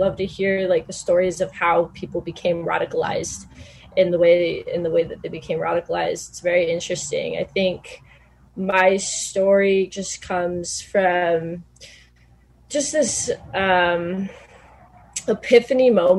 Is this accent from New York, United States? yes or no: no; Orange, California, United States; I am not. I'm from South. I'm from City of Orange.